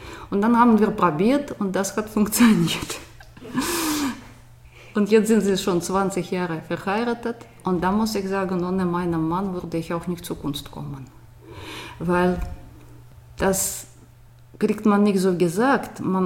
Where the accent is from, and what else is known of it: Moscow, Russia; German is a second language